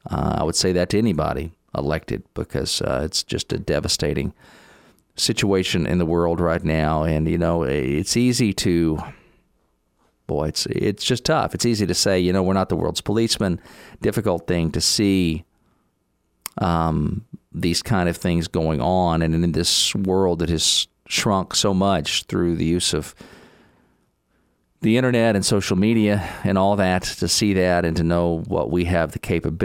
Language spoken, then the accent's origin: English; Lexington, Kentucky, United States; also born or lived in Alabama; Alabama before finally moving up to Kentucky years later, and then to Lexington, where we broadcast from, my hometown, where we met when we were both in high school.